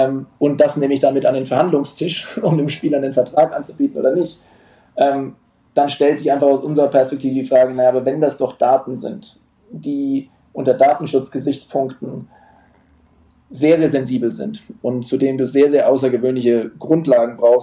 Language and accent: German; Bamberg, Bavaria, Germany; Also ich komme ursprünglich aus Bamberg. Und habe dort so im Jugendbereich ganz ordentlich Basketball gespielt.